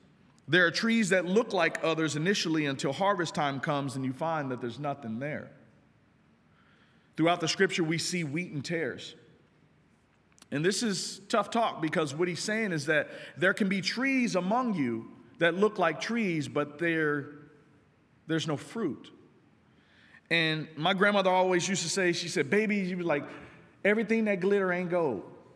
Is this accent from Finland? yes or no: no; Kansas, United States; But I'm from Kansas, and I remember watching people plant seeds.